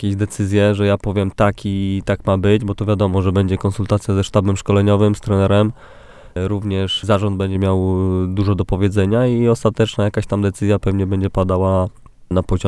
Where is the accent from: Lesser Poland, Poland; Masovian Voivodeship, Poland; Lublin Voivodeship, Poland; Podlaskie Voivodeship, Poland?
Masovian Voivodeship, Poland; Warsaw; now in Olsztyn, Poland; Ja pochodzę z Warszawy, więc no, większe miasto, większe korki.